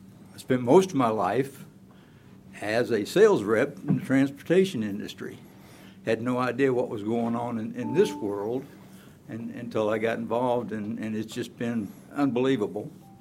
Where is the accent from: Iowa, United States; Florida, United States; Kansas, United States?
Kansas, United States; Norwich; I am from Norwich, Kansas.